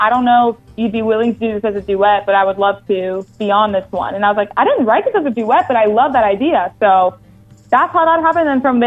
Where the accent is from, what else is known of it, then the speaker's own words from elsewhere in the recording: Miami, Florida, United States; I'm from Miami, Florida originally.